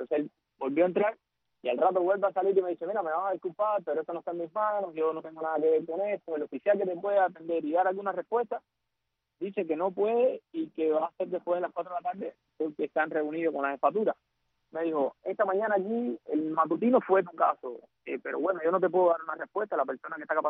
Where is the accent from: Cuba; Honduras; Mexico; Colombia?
Cuba; now in Uruguay; Somos cubanos libres que democráticamente sí, nos reunimos y acordamos cómo hacer las cosas.